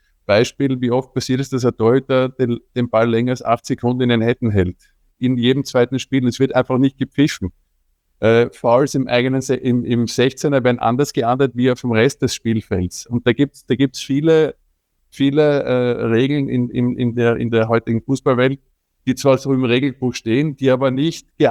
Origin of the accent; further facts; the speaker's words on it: Austria; Mir kommt vor, wir haben einfach auch bei uns in Österreich, und da nehme ich mich damals auch nicht aus